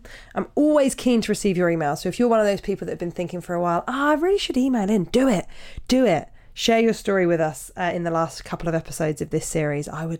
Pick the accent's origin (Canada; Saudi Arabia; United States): Canada; also born or lived in United Kingdom; I'm Canadian and have lived in the UK